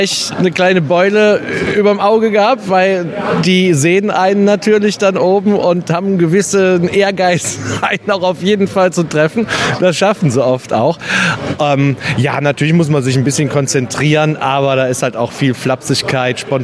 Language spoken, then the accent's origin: German; Bonn, North Rhine-Westphalia, Germany; Also ich bin ja Bonner, habe in Bonn den Zug immer geguckt, der lief bei uns an der Haustür vorbei quasi